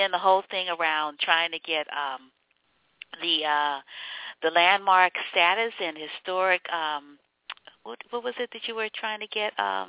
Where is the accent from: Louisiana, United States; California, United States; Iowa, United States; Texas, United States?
Louisiana, United States; New Orleans; I'm from New Orleans, and so we were in Logtown in Mississippi, and that particular city was taken over by NASA, and so then my people got moved to Pearlington